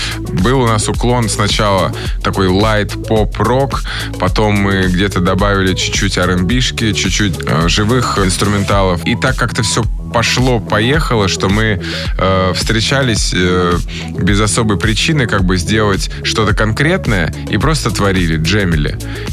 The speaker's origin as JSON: {"language": "Russian", "region": "Moscow", "country": "Russia", "tie": "born or raised there", "said": "Просто я как москвич коренной просто хотел."}